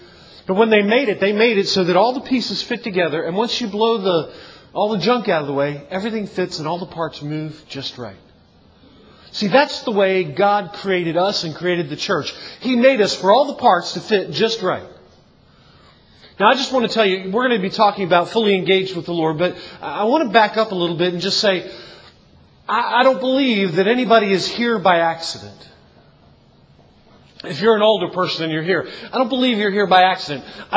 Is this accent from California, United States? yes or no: no; Baltimore, Maryland, United States; Well, you know I'm from Baltimore, right?